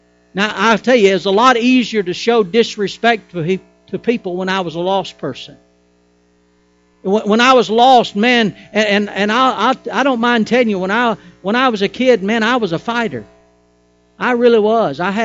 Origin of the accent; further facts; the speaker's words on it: United States; I'm thankful that I'm an American.